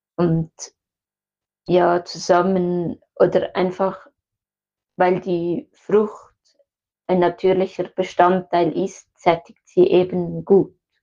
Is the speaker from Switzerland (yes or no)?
yes; Switzerland; bei uns in der Schweiz